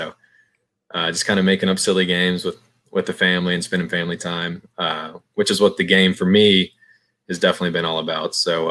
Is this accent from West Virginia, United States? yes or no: no; Texas, United States; I'm from Texas. Texas pride runs high, especially since moving away from the state.